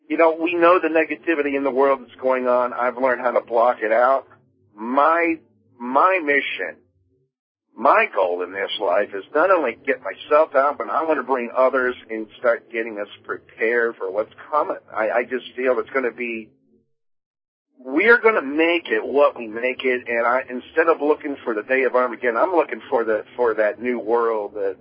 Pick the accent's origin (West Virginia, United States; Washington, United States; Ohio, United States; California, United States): Ohio, United States; I was raised up in Ohio, so I know what snow is